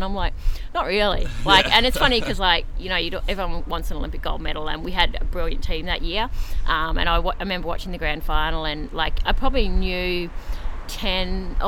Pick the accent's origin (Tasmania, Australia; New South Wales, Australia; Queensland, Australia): Queensland, Australia; Mackay; So I grew up in Mackay in North Queensland.